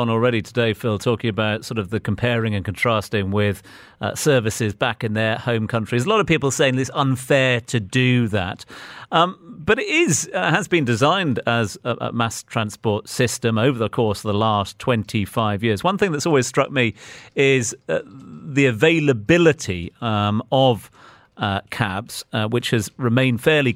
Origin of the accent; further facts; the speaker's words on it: Australia; now in United Arab Emirates; my home country of Australia